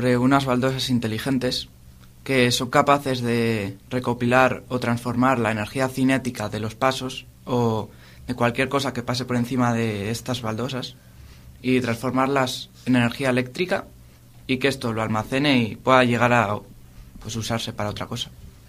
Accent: Liendo, Cantabria, Spain; Yo soy de Liendo, pero hago vida en Laredo.

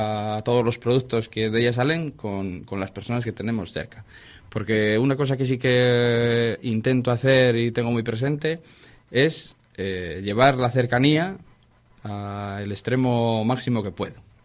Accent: Bien Aparecida, Cantabria, Spain; mi infancia transcurrió en la Bien Aparecida, que es donde tengo ahora mismo el proyecto del amigo Artuca, donde está la huerta, y transcurrió entre vacas, porque mis padres eran ganaderos

